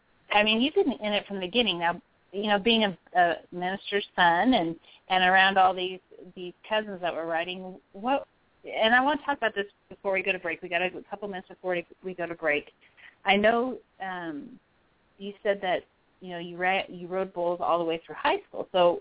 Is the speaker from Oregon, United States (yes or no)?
yes; Oregon, United States; I'm from the West. I'm from Oregon, born and raised.